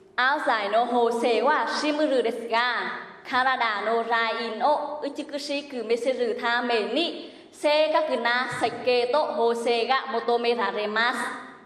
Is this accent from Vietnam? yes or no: yes; Vietnam; Japanese is a second language; moved away as an adult; now in Japan; ベトナムから来ました。株式会社タイゾーの番工場で働いています。日本に来て3年になります。